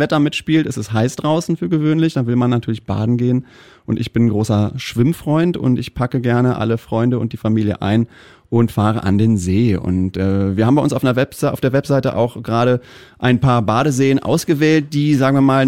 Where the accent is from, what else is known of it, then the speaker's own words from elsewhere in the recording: Rhineland, Germany; Ja, aus dem Rheinland.